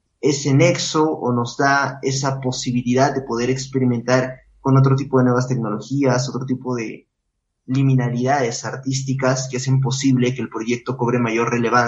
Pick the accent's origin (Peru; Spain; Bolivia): Peru; Cusco; somos cusqueños, pero hemos tenido que emigrar justamente porque no hay esa formación académica profesional en nuestra ciudad de origen